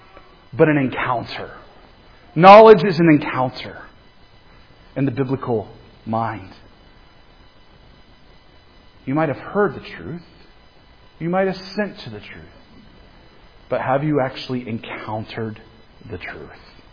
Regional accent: Kansas, United States; I grew up in Kansas, I need things to be simple.

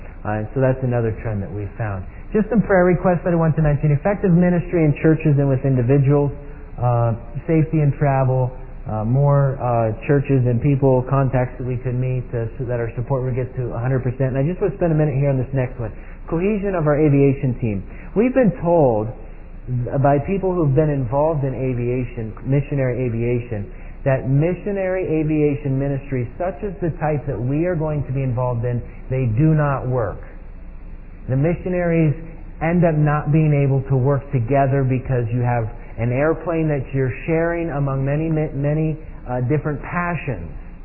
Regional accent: Pennsylvania, United States; I was born and raised in Pennsylvania.

